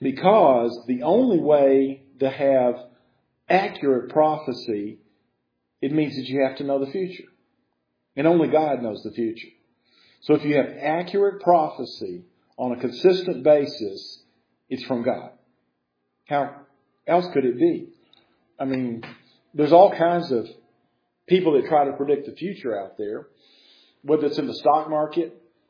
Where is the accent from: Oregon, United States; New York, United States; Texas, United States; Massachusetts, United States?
Texas, United States; I grew up in West Texas, so I didn't know much about mountains.